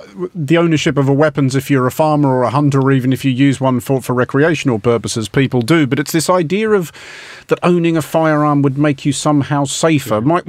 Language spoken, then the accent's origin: English; Australia; I am Australian